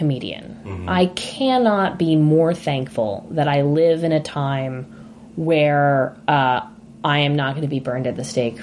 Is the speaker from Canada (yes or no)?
no; the South, United States; I'm from the South. Southern girl.